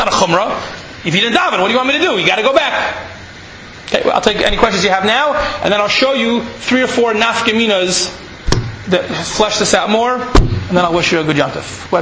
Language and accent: English; Midwest, United States; I grew up in the Midwest, and especially a little bit older than you guys